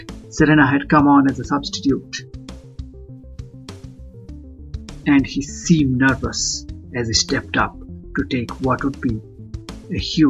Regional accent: Lima, Peru; It was like saving a penalty for my childhood friend El Gordo Mario on a pitch in my hometown of Lima.

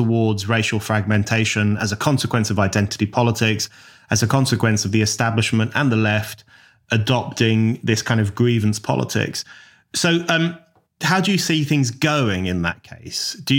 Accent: London, United Kingdom; They kind of clubbed together as an Irish community, certainly in the part of London I grew up in, because that made things a little bit easier.

